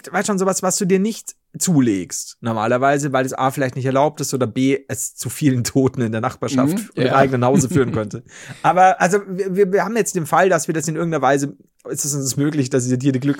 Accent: Bavaria, Germany; was ich nachvollziehen kann als Bayer.

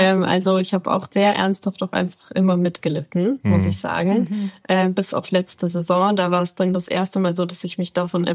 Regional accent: Munich, Bavaria, Germany; ich komme halt aus München. Ich habe halt hier auch viele langjährige Freunde.

